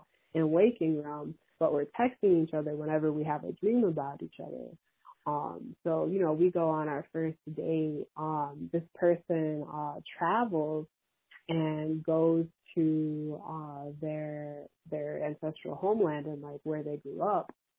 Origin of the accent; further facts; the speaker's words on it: Wisconsin, United States; I grew up in Wisconsin and I grew up, you know, in a very Pentecostal Christian situation.